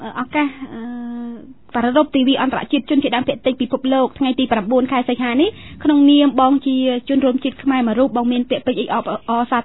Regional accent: Kratié, Cambodia; ព្រោះខ្ញុំមានស្រុកកំណើតនៅខេត្តក្រចេះ

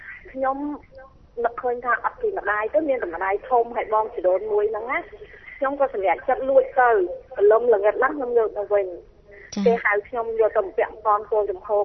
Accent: Pursat, Cambodia; also born or lived in Phnom Penh; ខ្ញុំស្រុកកំណើតខ្ញុំនៅពោធិ៍សាត់ខ្ញុំរៀននៅភ្នំពេញរហូតដល់បែក7/75

